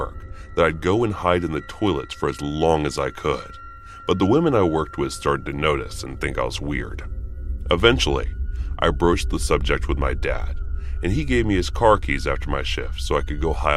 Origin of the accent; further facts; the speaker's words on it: United Kingdom; I'm British